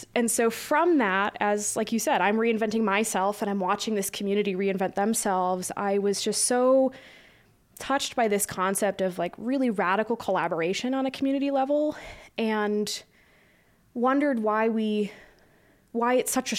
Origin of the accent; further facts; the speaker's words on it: Sioux Falls, South Dakota, United States; moved away as an adult; also born or lived in Fresno / Rhode Island / Connecticut; now in Spokane, United States; So I am not a Spokane native. I'm actually from Sioux Falls, South Dakota.